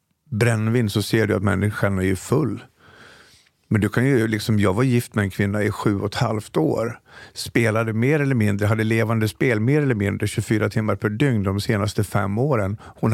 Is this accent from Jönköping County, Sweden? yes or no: no; Dalarna County, Sweden; Så att gå från liksom fina hemmet hemma i Dalarna till att bo i skogen utanför Stockholm, det var ett hårt fall.